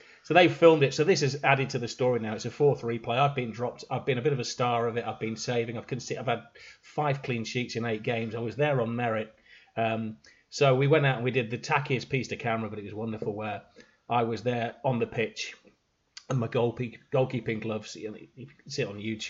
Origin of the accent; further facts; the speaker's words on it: Hull, Yorkshire and the Humber, United Kingdom; and I moved to Hull, my hometown, to work as a news reporter, which meant working weekends.